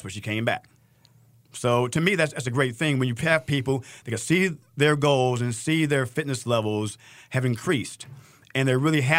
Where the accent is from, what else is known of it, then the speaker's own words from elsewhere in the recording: Brooklyn, New York, United States; Now, I'm from Brooklyn, New York. Okay, I love Brooklyn.